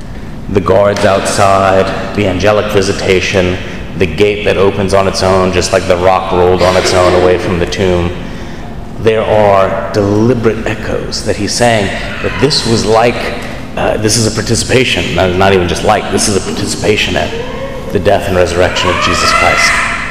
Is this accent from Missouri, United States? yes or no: no; Scott, Louisiana, United States; Scott, Louisiana, because all the best people are from Scott, right